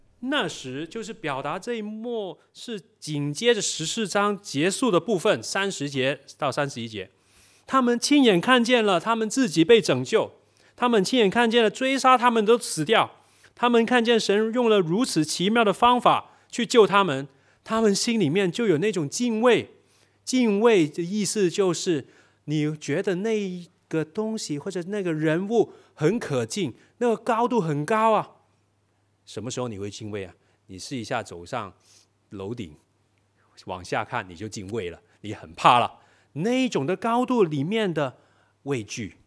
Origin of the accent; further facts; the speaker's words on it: Guangdong, China; 这里呢，其实是呢那种我们广东人叫做食字啊